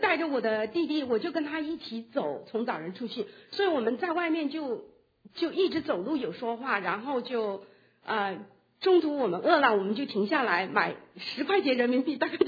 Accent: Jiangxi, China; moved away; 好，然后我就回到我的故乡。我因为是一个人这次回去，所以我就有一点点时间。我从来没有想到我的故乡是这么漂亮。如果你们听说过武功山，那就在我们那地方。

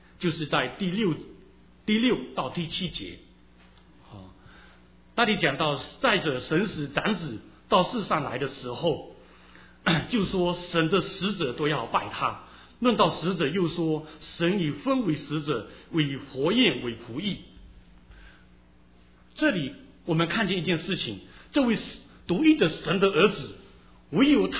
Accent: China; 我们中国人很注重吃，是啊，我们是很注重吃。

